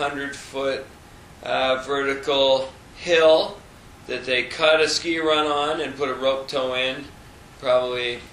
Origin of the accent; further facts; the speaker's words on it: St. Albans, Vermont, United States; I grew up in a little town in northern Vermont, St. Albans, Vermont. And it was a depressed railroad town when I was a kid.